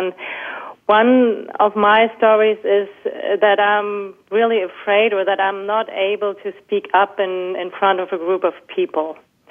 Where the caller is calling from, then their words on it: Hamburg, Germany; I'm calling in from Hamburg, Germany.